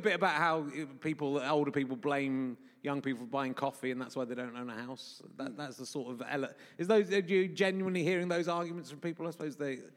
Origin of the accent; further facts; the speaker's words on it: Yorkshire and the Humber, United Kingdom; born there; I was born in Yorkshire, so that's